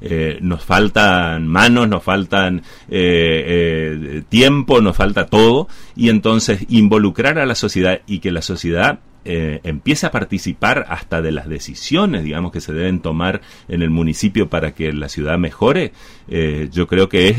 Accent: Paso de los Libres, Corrientes, Argentina; el orgullo de ser libreño, el orgullo ese de que acá, si sea en Japón, vamos y decimos somos de Paso de los Libres, provincia Corrientes

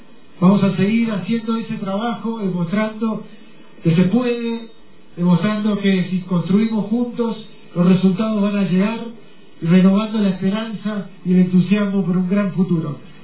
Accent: Argentina

